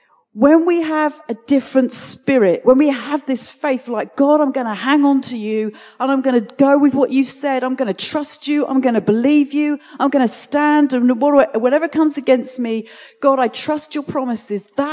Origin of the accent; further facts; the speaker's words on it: United Kingdom; You know, we conquered the British. We were like, yeah, we're British, but you know, just ignore us.